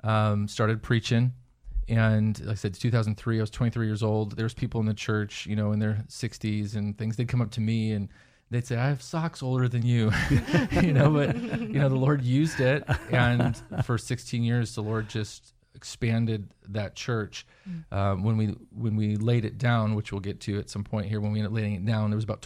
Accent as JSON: {"language": "English", "region": "California", "country": "United States", "said": "yeah, south, you know, I came from California."}